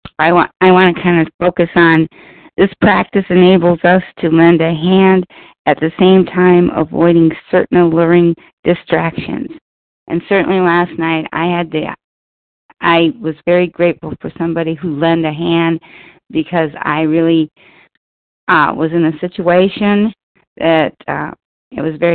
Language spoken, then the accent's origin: English; Minnesota, United States; I'm from Minnesota